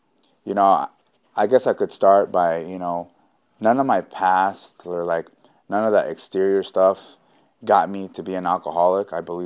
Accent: Napa, California, United States; born there; But I was born in Napa

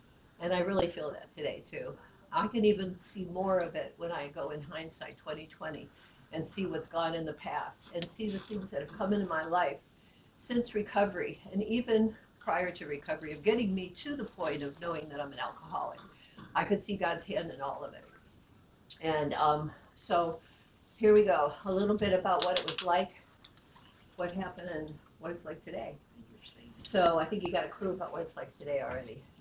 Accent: Ohio, United States; also born or lived in Buffalo, New York; I was born in Buffalo, New York, and I lived there till I was age 7. And then we moved to Ohio. I had a whole new beginning, and I'll get into that. And then spent most of my time in Ohio.

